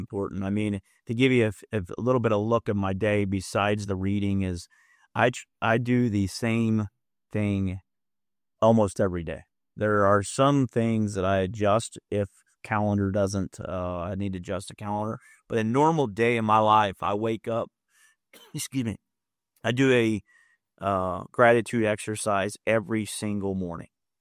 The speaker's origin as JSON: {"language": "English", "town": "Cape Girardeau", "region": "Missouri", "country": "United States", "tie": "born or raised there", "said": "I've been in the insurance business for 20 years, born and raised in Cape Girardeau, Missouri. Now, do business in the Quad City area."}